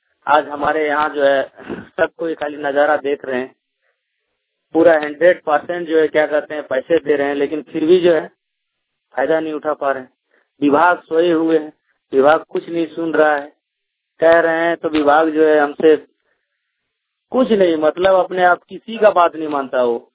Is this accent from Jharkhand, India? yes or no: yes; Jamtara, Jharkhand, India; मैं जिला जामताड़ा प्रखंड जामताड़ा पंचायत दुलाडी के रहने वाला हूँ।